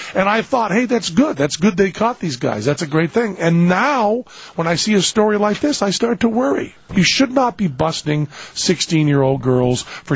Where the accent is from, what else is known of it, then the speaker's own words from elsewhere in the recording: Greenfield, Massachusetts, United States; I'm from Greenfield, Massachusetts, and this was up in Brattleboro, which is just spitting distance.